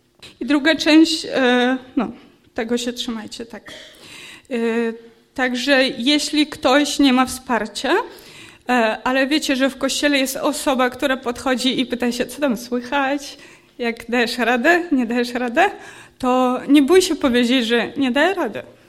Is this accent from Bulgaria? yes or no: no; Ukraine; Polish is a second language; To nowe słowo, bo jestem z Ukrainy i dla mnie to takie inne słowa.